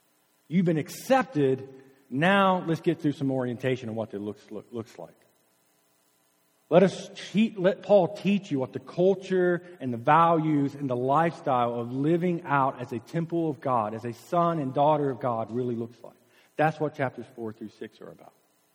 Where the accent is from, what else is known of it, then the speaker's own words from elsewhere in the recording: Alabama, United States; I don't ice skate, so I'm a boy from Alabama and still.